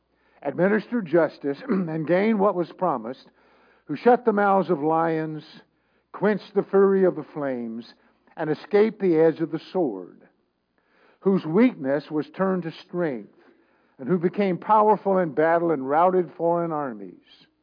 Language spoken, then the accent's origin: English; Texas, United States; Now, growing up in Texas, If you could play football as a teen, then nothing else really seemed to matter.